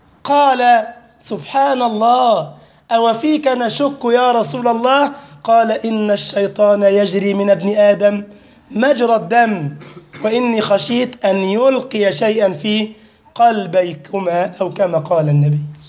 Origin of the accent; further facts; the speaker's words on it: Egypt; الأخت دي لاجئة سورية عندنا في مصر